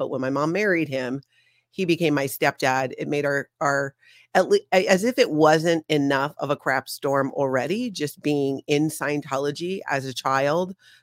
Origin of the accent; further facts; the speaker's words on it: Hawaii, United States; I was born and raised in Hawaii.